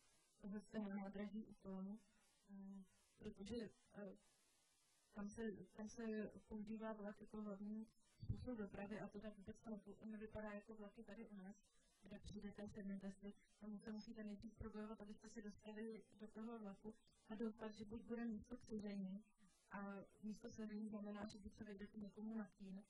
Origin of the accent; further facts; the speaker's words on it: India; jestli by děti nemohla zaspívat písničku, když jsem z Indie, aby měli, aby byly vystaveny jiným kulturám.